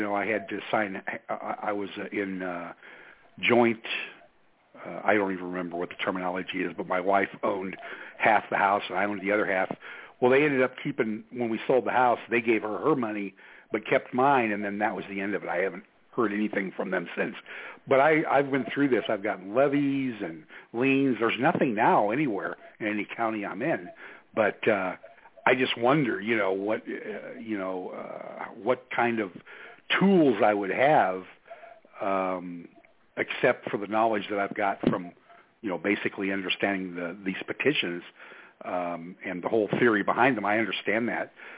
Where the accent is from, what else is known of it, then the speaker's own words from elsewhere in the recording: Illinois, United States; I'm from Illinois.